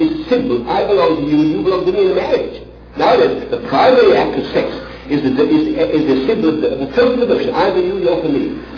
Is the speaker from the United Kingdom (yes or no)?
yes; England, United Kingdom; I'm English.